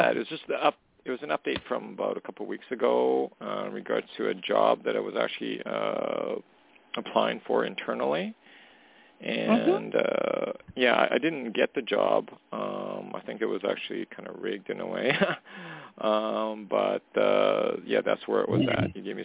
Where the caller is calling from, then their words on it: Canada; I'm calling from Canada.